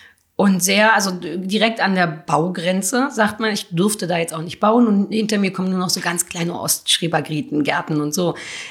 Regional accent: Berlin, Germany; ich bin auch wirklich in Berlin-Mitte groß geworden. Also unterm Fernsehturm habe ich als Kind rumgehangen. Meine Schule war 100 Meter vom Fernsehturm entfernt.

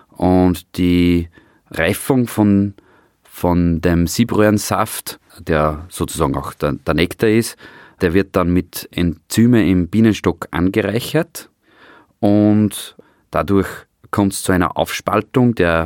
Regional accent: Oberndorf bei Schwanenstadt, Upper Austria, Austria; Ich komme aus Oberndorf bei Schwanenstadt

